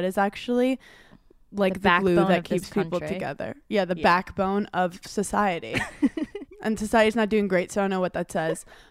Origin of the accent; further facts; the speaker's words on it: Brooklyn, New York, United States; I, growing up in Brooklyn, New York, it's not like very neighborhoody. I've never had a Thanksgiving Eve.